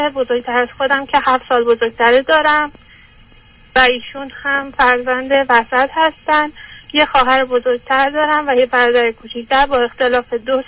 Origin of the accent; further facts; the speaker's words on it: Iran; moved away as an adult; now in United States; من 4 سال هستش که از ایران اومدم آمریکا